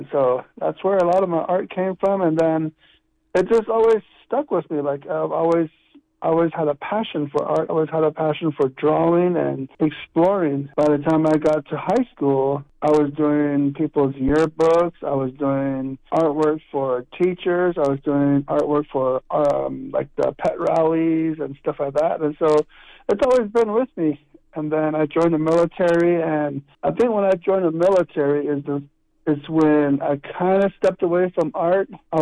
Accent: Whitspin, Arizona, United States; now in Albuquerque, United States; I'm originally from Whitspin, Arizona, a small little town about 7, 8, 9 miles northeast of Ganado, Arizona.

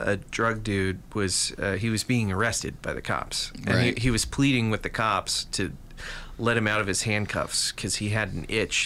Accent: Kansas, United States; Government Day growing up in Kansas when I was in high school, I went to Government Day and they took me to the county jail

